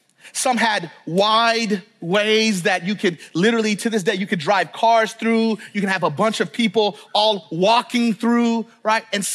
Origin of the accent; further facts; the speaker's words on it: Tennessee, United States; I grew up down south in Tennessee. I'm a Tennessee boy.